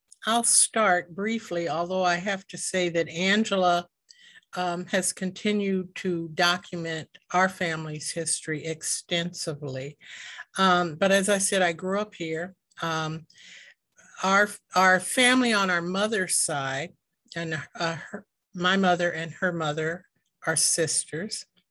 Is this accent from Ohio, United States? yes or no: no; Illinois, United States; So, because we grew up here, we grew up in Bethel AME Church, which is founded, will celebrate 160 years this spring, founded before the University of Illinois